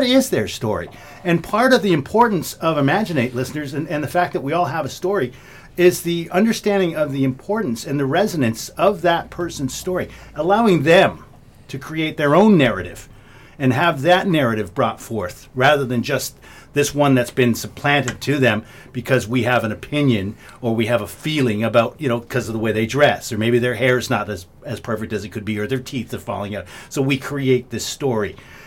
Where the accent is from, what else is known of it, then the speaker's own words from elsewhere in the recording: Toronto, Ontario, Canada; now in Cobourg, Canada; Because, you know, as I say, I grew up in Toronto.